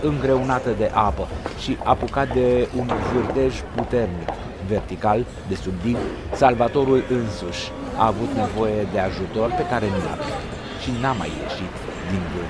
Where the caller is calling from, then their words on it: Oradea, Bihor County, Romania; sunt ascultător din Oradea al rubricii dumneavoastră